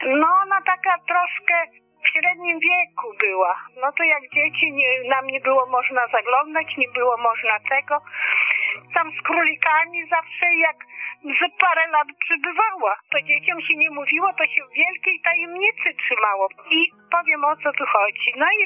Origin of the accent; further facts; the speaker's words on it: Vilnius, Vilnius County, Lithuania; my z Wilna jesteśmy. Jak była wojna i się zaczęła w Wilnie